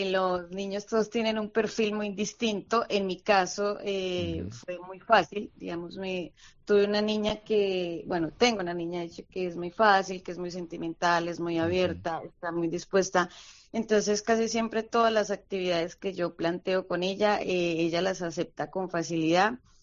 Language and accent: Spanish; Colombia; now in Spain; yo soy colombiana